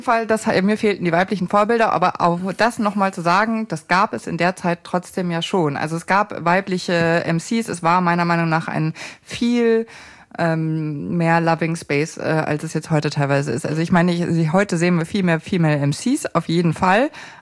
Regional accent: Bavaria, Germany; da, wo ich herkomme, das rassistische Niederbayern, der Oberbayern-Grenze

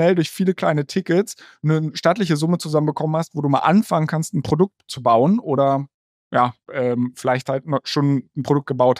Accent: Berlin, Germany; also born or lived in Hamburg; Also ich bin hier beziehungsweise im Speckgürtel von Berlin aufgewachsen, zur Schule gegangen, habe dann auch in Berlin, wie gesagt, lange studiert und war hier immer sehr, sehr glücklich und bin auch sehr glücklich, wieder hier zu sein.

